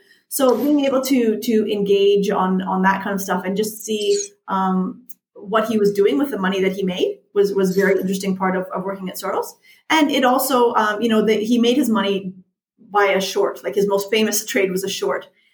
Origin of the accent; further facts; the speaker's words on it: Canada; So I'm originally from Canada.